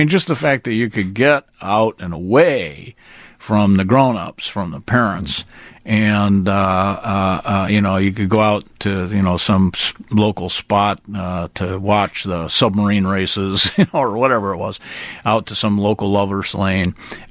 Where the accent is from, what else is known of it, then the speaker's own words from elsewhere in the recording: Midwest, United States; also born or lived in New York; And, of course, I'm this kid from New York, I'm from the Midwest, but I was living in New York, obviously Yankee kid.